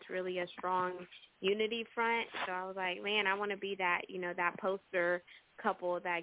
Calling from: Houston, Texas, United States; I'm tuning in from Houston, Texas tonight.

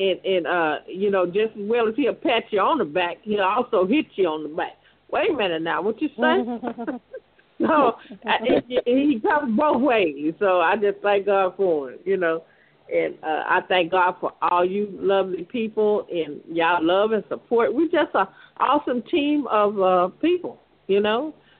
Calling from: Dallas, Texas, United States; I am calling from Dallas.

